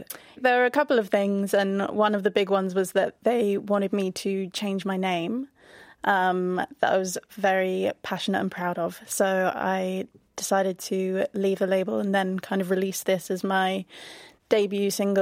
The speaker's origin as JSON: {"language": "English", "town": "Camden Town", "region": "London", "country": "United Kingdom", "tie": "born or raised there", "said": "but I grew up in Camden Town. There was music everywhere from all kinds of genres, and I didn't really pick one."}